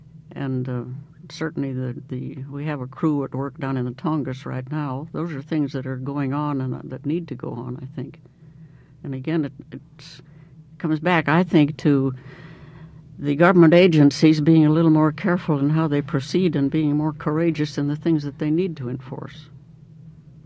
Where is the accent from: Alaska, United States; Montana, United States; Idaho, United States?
Alaska, United States; Fairbanks; This is the kind of thing that I remember from my growing up in Fairbanks